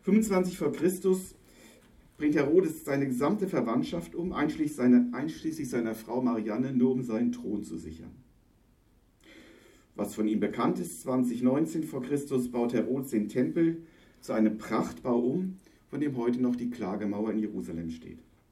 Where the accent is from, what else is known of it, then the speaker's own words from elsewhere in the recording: Hesse, Germany; Das sind Bilder, wo ich groß geworden bin. Die Bilder sind ein paar Jahre älter wie ich, nicht viel. 1948 nach Kriegsende mussten hier, es war nördlich von Frankfurt, die Flüchtlinge ihre Siedlung selbst errichten.